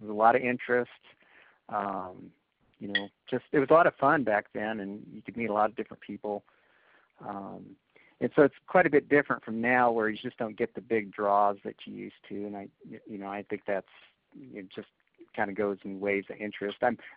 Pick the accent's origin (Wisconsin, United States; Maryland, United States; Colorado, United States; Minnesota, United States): Colorado, United States; Fort Collins; Yeah, I'm from Fort Collins and kind of grew up in this area, Colorado native, and went to schools here in Fort Collins and Windsor and Greeley.